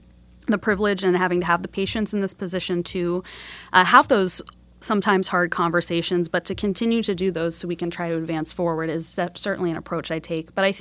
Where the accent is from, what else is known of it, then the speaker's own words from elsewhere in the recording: Hanover, Pennsylvania, United States; I remember growing up in Hanover, and I love the 717.